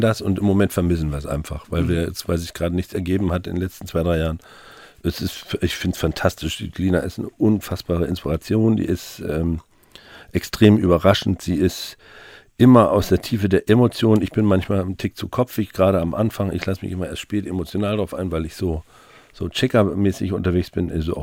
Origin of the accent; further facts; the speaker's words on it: North Rhine-Westphalia, Germany; now in Hamburg, Germany; als Westfale, der hier gelandet ist